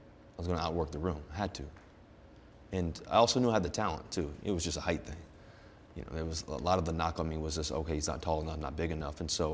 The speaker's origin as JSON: {"language": "English", "town": "Richmond", "region": "Virginia", "country": "United States", "said": "And to know that I came from Richmond, Virginia, where everybody said I was too small"}